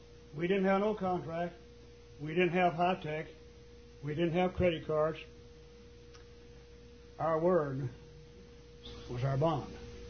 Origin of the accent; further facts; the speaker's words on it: Texas, United States; When I'm a little boy growing up in Dickens County, Texas, we lived about a quarter of a mile, maybe that much.